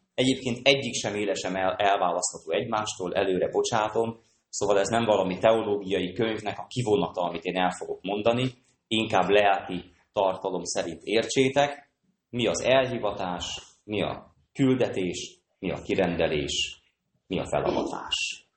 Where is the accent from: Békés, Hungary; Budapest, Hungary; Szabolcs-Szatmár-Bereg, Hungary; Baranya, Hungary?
Békés, Hungary; Békéscsaba; egy csabai legény vagyok, itt növekedtem fel, egészen pici koromtól kezdve itt is születtem